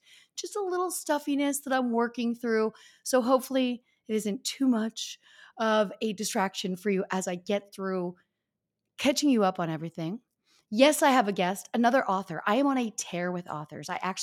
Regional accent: Northeast, United States; because I grew up in the Northeast and I have people that knew me back … at Al's Diamond Cabaret

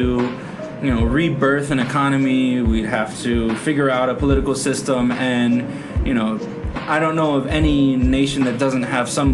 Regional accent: New York, United States; I'm a Puerto Rican from the States, right?

